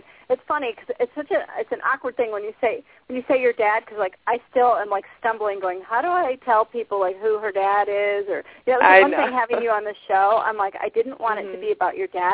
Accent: Minnesota, United States; born there; I was born in Minnesota.

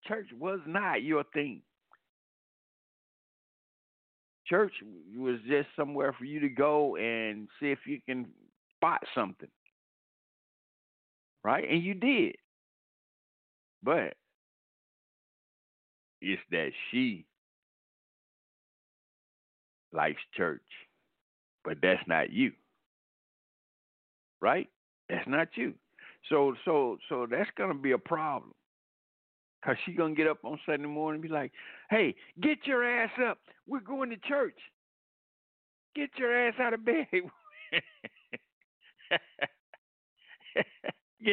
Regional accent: Georgia, United States; That's my team. That's my hometown. Why not follow them? They may not be my favorite team, but they're my team.

